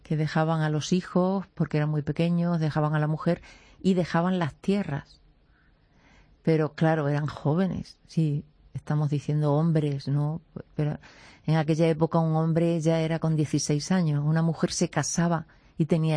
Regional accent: Extremadura, Spain; Yo que soy extremeña, me ha costado.

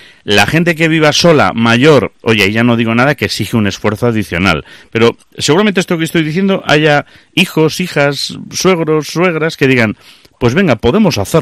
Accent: Galicia, Spain; Digo cuentiñas, pues somos gallegos, ¿no?

